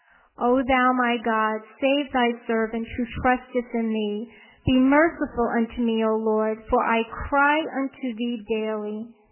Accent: Rutland, Vermont, United States; I come from Rutland, Vermont

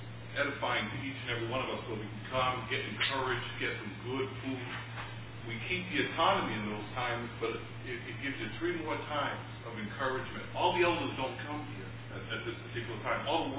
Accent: Bristol, Connecticut, United States; from Bristol, Connecticut.

